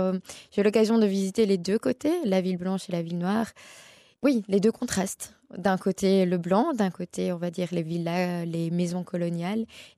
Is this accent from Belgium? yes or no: yes; Belgium; même si je suis belge et que j'ai toujours eu cette nationalité un peu dans mon esprit, me retrouver en Inde, c'est un peu être chez moi aussi.